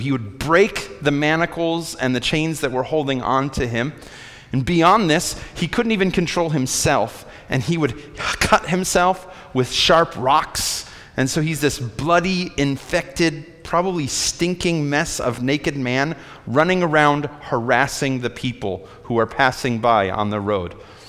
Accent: Chicago, Illinois, United States; I'm from Chicago. I understand how this works. I'm a Cubs fan and a Bears fan.

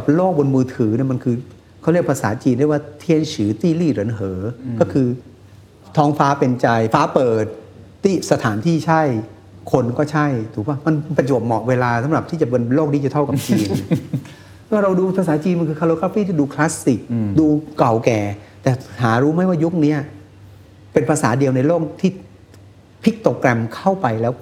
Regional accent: Ko Samui, Surat Thani, Thailand; ผมเป็นคนเกาะสมุย

